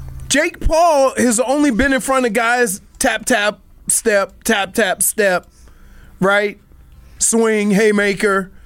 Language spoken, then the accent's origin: English; New Orleans, Louisiana, United States; And let's just say my hometown does not know how to handle said snow.